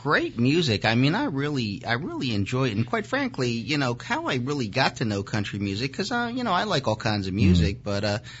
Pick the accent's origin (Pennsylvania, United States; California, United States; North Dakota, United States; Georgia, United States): Pennsylvania, United States; Philadelphia; like many kids growing up in Southwest Philadelphia, you know, I just said, oh, country music is about like twangy music and sad songs.